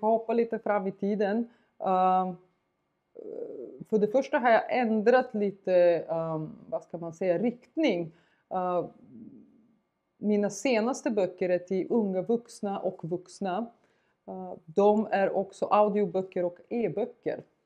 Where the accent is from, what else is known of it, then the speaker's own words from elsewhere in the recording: Bulgaria; moved away as an adult; now in Sweden; jag flyttade till Sverige för 20 år sedan. Så jag har bott halva mitt liv här och halva mitt liv bakom järnridånen och under perestrojkan